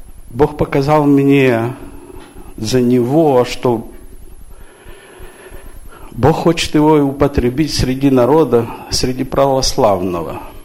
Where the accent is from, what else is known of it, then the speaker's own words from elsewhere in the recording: United States; Ну так я как вырос в Америке, у американцев свои жаргоны, то легче было догадываться.